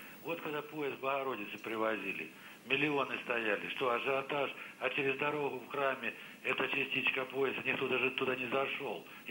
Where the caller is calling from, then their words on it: Belgorod, Belgorod Oblast, Russia; Добрый день, Белгород